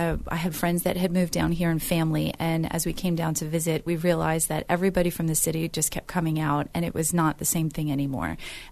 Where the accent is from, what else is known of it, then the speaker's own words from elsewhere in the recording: Long Island, New York, United States; I grew up on Long Island, all the way out east, basically out by the Hamptons